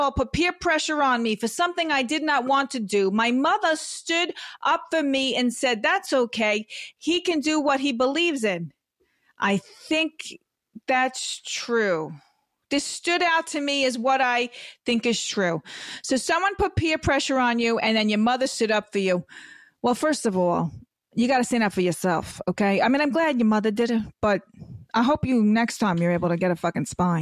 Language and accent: English; Brooklyn, New York, United States; I'm just I'm from Brooklyn. That's okay. What I am.